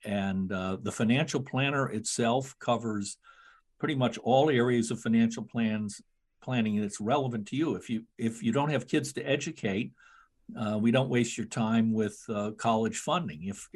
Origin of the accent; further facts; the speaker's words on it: Bethesda, Maryland, United States; I can remember as a kid growing up in Bethesda